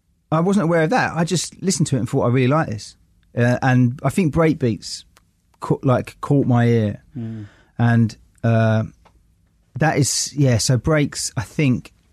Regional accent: Forest Gate, London, United Kingdom; I came from Forest Gate in East London

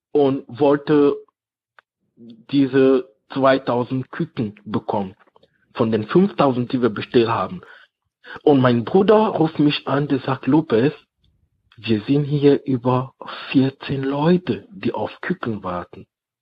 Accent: Cameroon; in Kamerun, in meinem Dorf, da wo ich herkomme.

